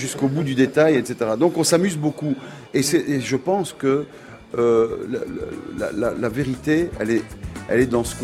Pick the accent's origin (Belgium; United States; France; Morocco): Belgium; en tant que Belge